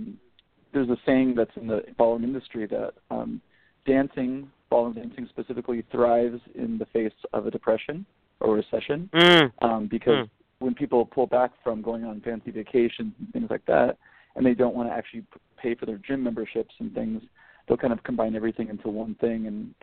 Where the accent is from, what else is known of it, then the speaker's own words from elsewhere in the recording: San Francisco, California, United States; I'm from San Francisco, where everything is digitized, and you open a door to your studio, and a million people flood in, because everything's so concentrated in San Francisco